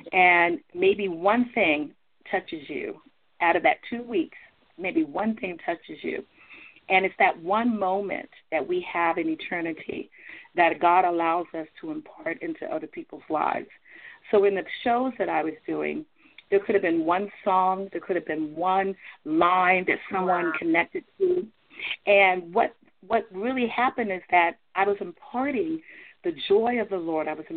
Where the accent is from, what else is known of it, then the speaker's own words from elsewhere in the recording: California, United States; now in Delaware, United States; And when I got here to Delaware, because I grew up in California, I was still singing, yes.